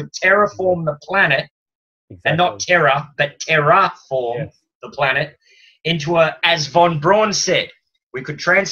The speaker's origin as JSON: {"language": "English", "country": "Australia", "said": "I'm an Australian citizen."}